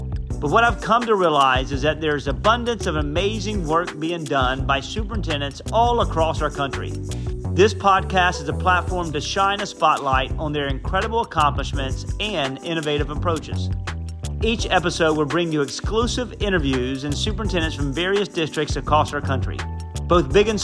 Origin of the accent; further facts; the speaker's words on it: Florida, United States; You know what? We're from Florida.